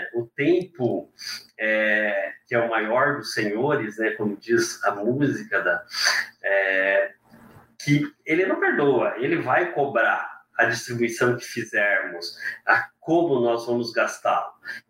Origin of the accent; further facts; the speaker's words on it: Maringá, Paraná, Brazil; a minha mãe mora em Maringá, sou de Maringá, né? Moro aqui há muitos anos, mas sou de Maringá.